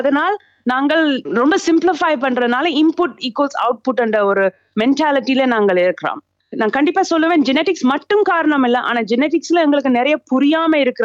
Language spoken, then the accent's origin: Tamil; Singapore; also born or lived in Sri Lanka / Australia; நான் வந்து பிறந்தது ஸ்ரீலங்கால, ஆனா நான் அங்க வளரல, சிங்கப்பூர்லயும் மெல்பர்ன்லயும் தான் நான் பெரும்பாலும் வளர்ந்தேன்.